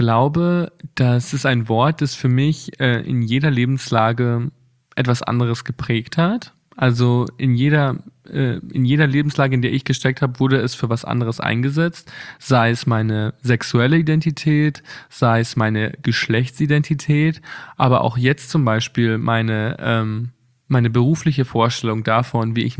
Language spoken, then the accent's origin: German; Bad Reichenhall, Bavaria, Germany; Meine Kindheit in Bad Reichenhall war eigentlich sehr vielseitig.